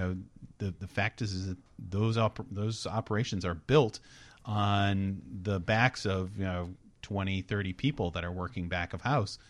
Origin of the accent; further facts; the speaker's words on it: United States; as an American who believes in our system